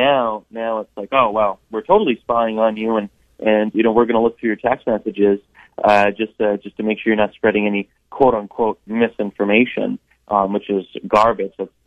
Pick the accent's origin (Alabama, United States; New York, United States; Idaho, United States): Idaho, United States; I grew up in Idaho, actually, North Idaho, actually, and that's where I grew up, and that's my background, and that's where I call, you know, the my original home.